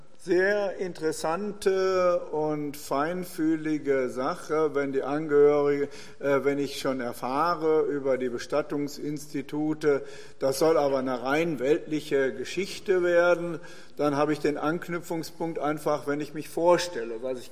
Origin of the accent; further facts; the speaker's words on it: Oberhausen, North Rhine-Westphalia, Germany; Ich komme aus Oberhausen.